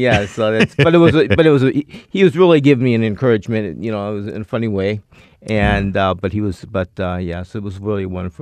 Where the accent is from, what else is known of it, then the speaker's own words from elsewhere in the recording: St. Paul, Minnesota, United States; So first 8 years of my life, I spent here and growing up in St. Paul. And then we moved with him and traveled around the world.